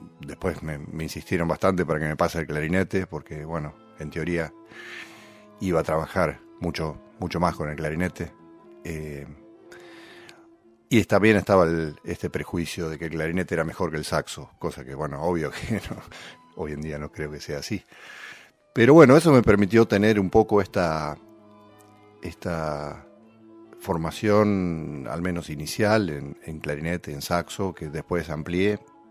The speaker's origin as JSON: {"language": "Spanish", "town": "Salto", "region": "Buenos Aires Province", "country": "Argentina", "tie": "born or raised there", "said": "la banda de mi ciudad natal, que es Salto, en la provincia de Buenos Aires"}